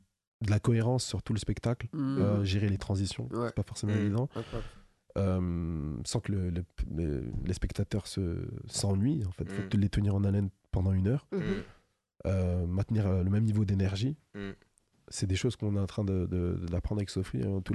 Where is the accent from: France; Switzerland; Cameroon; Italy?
Cameroon; parce que je suis camerounais comme.